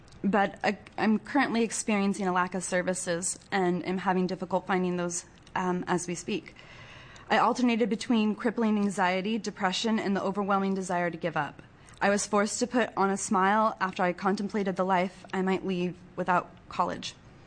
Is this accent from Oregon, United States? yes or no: yes; Coos Bay, Oregon, United States; I'm from Coos Bay, Oregon.